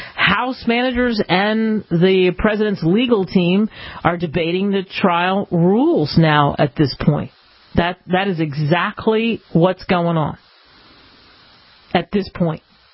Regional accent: Philadelphia, Pennsylvania, United States; I grew up in Philly, and I can't claim that.

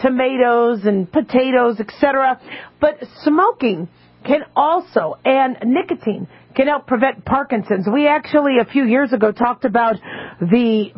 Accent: Phoenix, Arizona, United States; You know, growing up in Phoenix, Arizona, I got a little bit of redneck in me.

